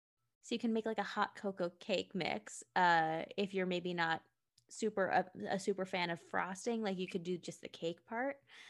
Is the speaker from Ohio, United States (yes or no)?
no; Pennsylvania, United States; I was very spoiled growing up right near Philly